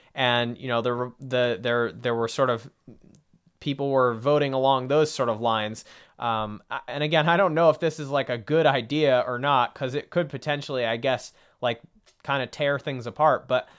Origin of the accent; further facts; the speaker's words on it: Massachusetts, United States; And, you know, we're both from Massachusetts